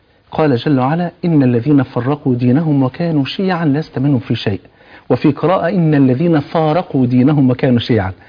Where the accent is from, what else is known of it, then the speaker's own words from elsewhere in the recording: Egypt; انت مصري وانا مصري، انت مسلم وانا مسلم